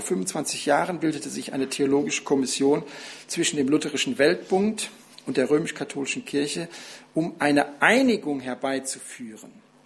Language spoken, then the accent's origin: German; Radevormwald, North Rhine-Westphalia, Germany; Ich komme aus Rade vorm Wald heute Abend. In Rade vorm Wald gibt es eine Story, die erzählen sich die Leute bis heute.